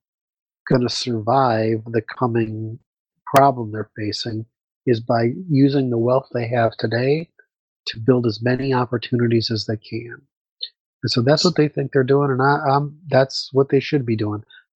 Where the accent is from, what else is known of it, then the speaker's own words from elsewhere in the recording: Ukraine; I'm from Ukraine for a long time.